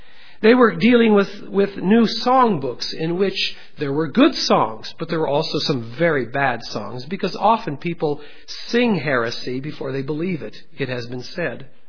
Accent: Pella, Iowa, United States; also born or lived in South Africa; Many of them fled to the Netherlands, which is why in my hometown of Pella, you have people who are Reformed, but their last name is French. I lived in South Africa for 2 years.

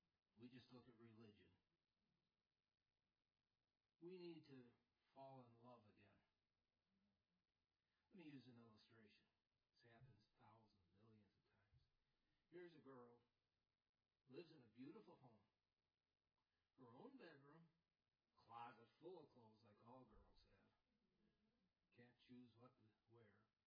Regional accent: Chicago, Illinois, United States; She's from Argentina. We're from Chicago.

